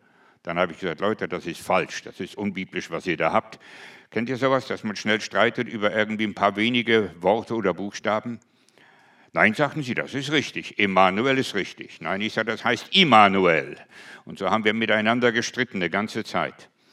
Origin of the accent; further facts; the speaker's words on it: Germany; also ich war ja aus Deutschland, Allemand … ist übersetzt deutscher Schäferhund.